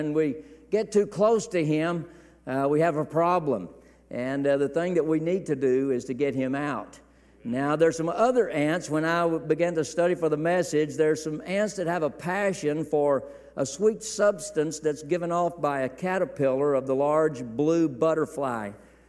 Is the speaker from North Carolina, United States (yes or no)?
no; Kermit, Texas, United States; Now, I'm from West Texas. Probably couldn't tell I was from Texas because of my accent.